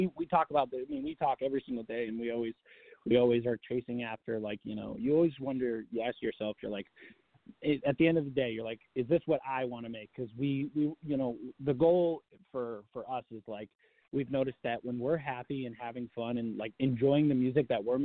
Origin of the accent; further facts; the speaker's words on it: Richmond, Massachusetts, United States; I'm from Richmond, from a really small town in Massachusetts, and I wanted to join the military to serve my country.